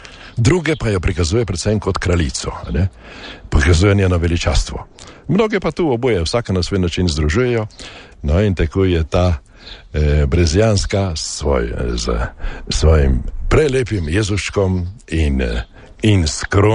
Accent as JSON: {"language": "Slovenian", "region": "Slovenian Littoral", "country": "Slovenia", "said": "torej sem doma iz Koprske škofije in sam ima lepe spomine na še otroška leta"}